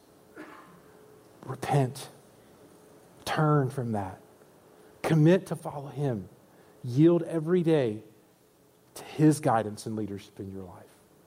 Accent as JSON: {"language": "English", "town": "Columbus", "region": "Georgia", "country": "United States", "said": "in your great state of Georgia, in my home state of Georgia"}